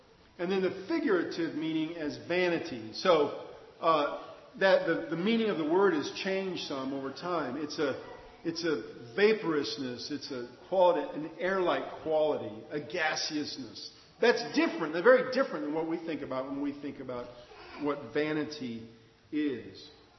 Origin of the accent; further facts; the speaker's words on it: Idaho, United States; I'm from Idaho, and I know a lot about wind. And because the wind blows all the time in southern Idaho, constantly.